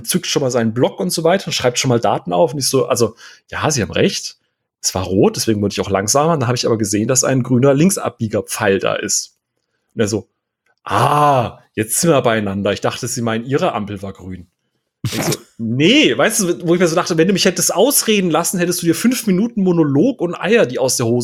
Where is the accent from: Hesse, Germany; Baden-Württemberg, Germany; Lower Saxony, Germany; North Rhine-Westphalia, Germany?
Baden-Württemberg, Germany; Karlsruhe; born there; ich komme hier ursprünglich gebürtig aus Karlsruhe und wurde da auch ein, zwei Mal angehalten.